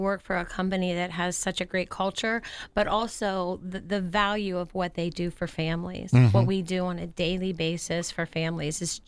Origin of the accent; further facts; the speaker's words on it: Lancaster, Ohio, United States; I've raised my family here in Lancaster. I was born and raised myself here in Lancaster, in Fairfield County.